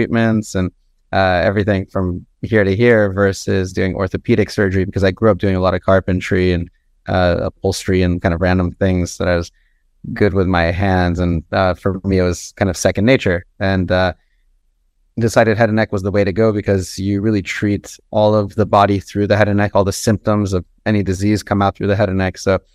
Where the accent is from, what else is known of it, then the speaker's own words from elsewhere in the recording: San Jose, California, United States; also born or lived in Los Angeles; Yeah, I grew up in California. I was in San Jose and then LA, and throughout childhood, always wanted to be a doctor